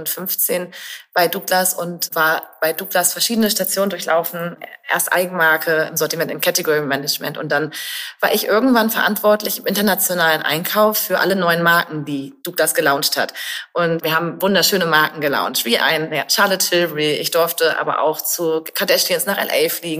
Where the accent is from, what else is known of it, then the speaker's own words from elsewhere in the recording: Göttingen, Lower Saxony, Germany; Ich weiß noch, wie ich als Kind, ich komme aus Göttingen und immer wenn ich in der Stadt war